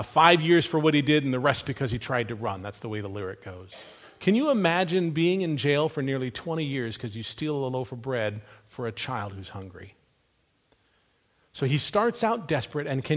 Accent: Florida, United States; born there; also born or lived in California; I was born in South Florida. We moved to California. My dad worked in Hollywood.

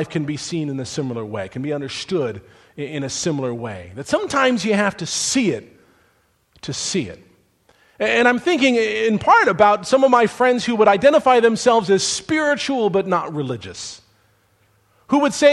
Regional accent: California, United States; Many of you know that although I grew up here in Southern California, by the way, love Southern California, I did spend a few years living in the town of Grand Island, Nebraska.

